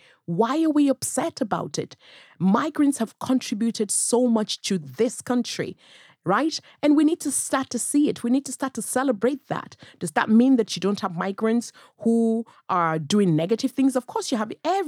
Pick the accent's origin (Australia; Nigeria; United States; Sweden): Nigeria; now in Navan, Ireland; I am a Navan woman. I'm originally from Nigeria.